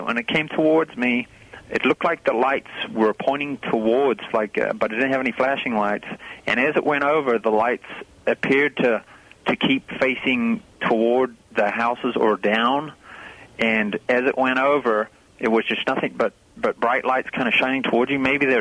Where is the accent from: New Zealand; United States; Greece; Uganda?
New Zealand; I grew up in New Zealand, and in the early 80s, I saw a lot of weird craft down there